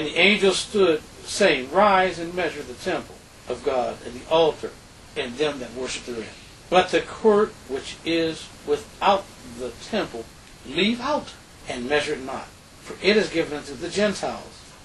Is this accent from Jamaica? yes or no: yes; Jamaica; Well, I come from Jamaica. We received liberation. We received our own government 100 years ago.